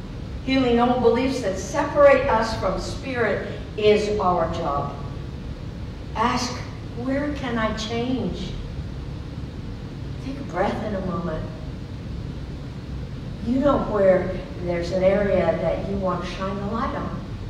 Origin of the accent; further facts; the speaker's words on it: Oakland, California, United States; And you know, I grew up in Oakland.